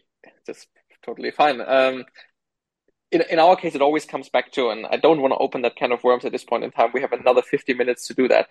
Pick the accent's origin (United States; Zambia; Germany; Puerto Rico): Germany; where I grew up in Germany